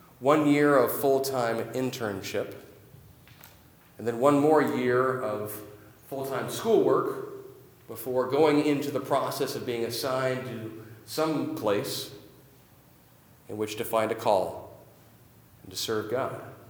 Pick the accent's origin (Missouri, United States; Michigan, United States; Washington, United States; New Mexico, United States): Washington, United States; Auburn; to have done an internship closer to my hometown in Auburn, maybe even at my home church.